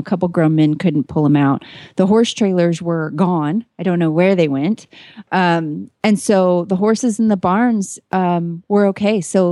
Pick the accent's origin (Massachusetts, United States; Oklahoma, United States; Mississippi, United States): Oklahoma, United States; Moore; I grew up in Moore, Oklahoma, which is the tornado alley capital